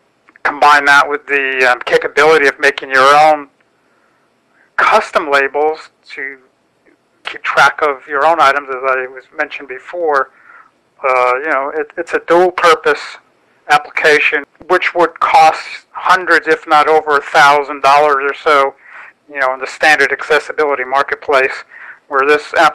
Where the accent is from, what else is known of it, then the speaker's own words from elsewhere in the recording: Seattle, Washington, United States; I'm from Seattle.